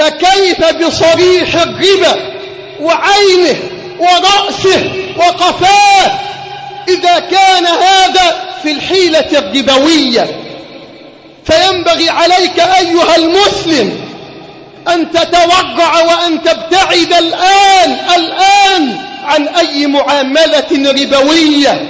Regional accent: Egypt; اللهم احفظ بلدنا مصر من كل سوء وسائر بلاد

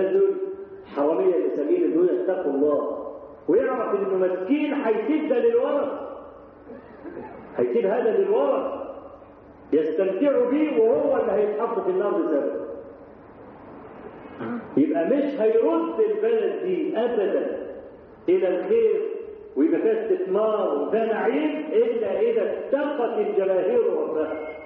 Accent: Egypt; ده احنا عادتنا كمصريين

